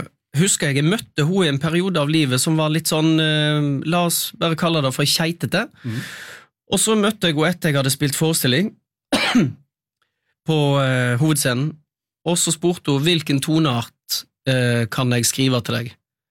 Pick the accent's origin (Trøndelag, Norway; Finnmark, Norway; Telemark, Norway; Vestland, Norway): Vestland, Norway; Øystese; accent: Øystese dialect; de synger på min dialekt. For jeg har lest inn all teksten til koret, og til solisterne, og da har jo de lært seg. Så de synger på Øystese-dialekt.